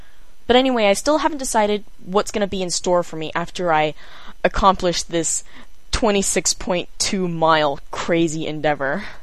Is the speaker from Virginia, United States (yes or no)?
no; San Francisco, California, United States; born there; I'm 25, was born in San Francisco, but I've never actually lived